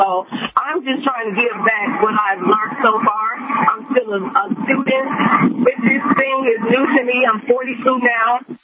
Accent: Chicago, Illinois, United States; by me growing up in Chicago, okay, whatever we see, that's whatever we think about is what we're going to see. And where I come from is very rough. These are fear streets out here.

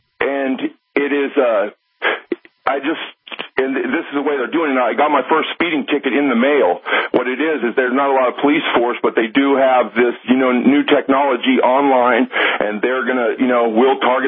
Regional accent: Las Vegas, Nevada, United States; now in Australia; I'm from Las Vegas, Nevada

